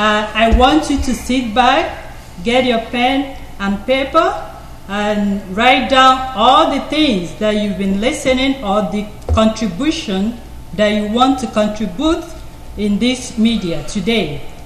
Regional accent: Abia, Nigeria; now in Canada; I'm from Amovia Ruchukwu in Abia State.

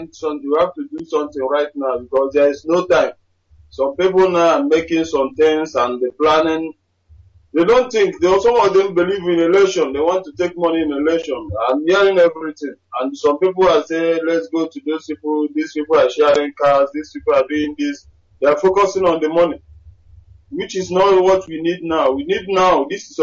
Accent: Agwata, Anambra, Nigeria; I'm from Agwata.

